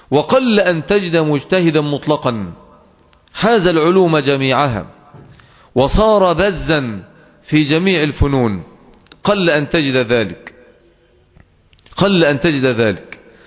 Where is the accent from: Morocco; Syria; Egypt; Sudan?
Egypt; وكما خرج العلمانيون من بلدنا مصر